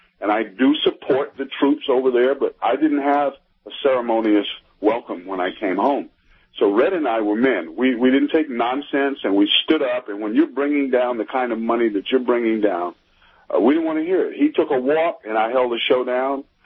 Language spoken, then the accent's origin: English; New York City, New York, United States; Look, I'm from Harlem, New York City.